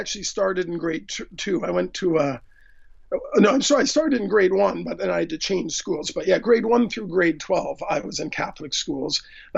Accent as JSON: {"language": "English", "town": "Vancouver", "region": "British Columbia", "country": "Canada", "tie": "born or raised there", "said": "I was born in Canada. All of us kids were. My mom and my dad were as well, though there's the generation before that was Irish and English. But I've grown up in Canada in the Vancouver area."}